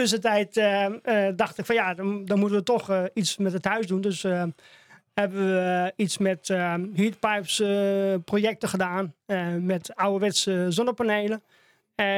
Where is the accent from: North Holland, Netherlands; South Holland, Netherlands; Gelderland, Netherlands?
Gelderland, Netherlands; Laren; also born or lived in Canada; Ik ben eigenlijk geboren in Laren, Gelderland. Mm-hmm. Dat is mijn hometown, zeg maar.